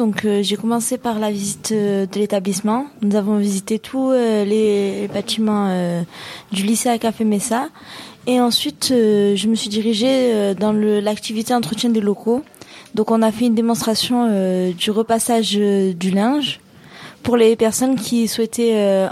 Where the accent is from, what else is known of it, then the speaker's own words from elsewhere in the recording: Orange, Provence-Alpes-Côte d'Azur, France; j'ai 19 ans et je suis actuellement en terminale bac pro service aux personnes et au territoire à Vaison-la-Romaine et je viens d'Orange.